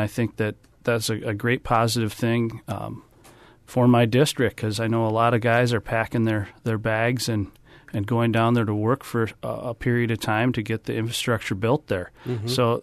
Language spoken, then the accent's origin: English; Wisconsin, United States; I would think that I'm from Western Wisconsin